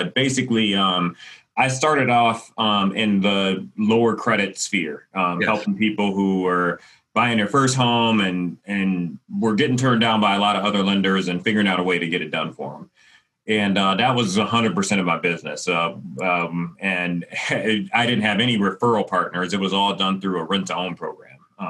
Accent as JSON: {"language": "English", "town": "Detroit", "region": "Michigan", "country": "United States", "tie": "born or raised there", "moved": "as an adult", "said": "And just real quick, I was born and raised in Detroit."}